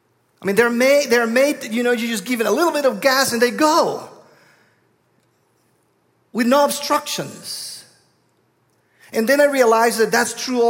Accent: Guatemala; accent: southern; I come from Guatemala, hence my southern accent.

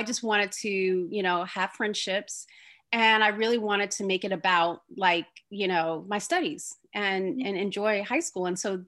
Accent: Plainfield, New Jersey, United States; I grew up in Plainfield, New Jersey, which is like 10 to 15 minutes from the Mount.

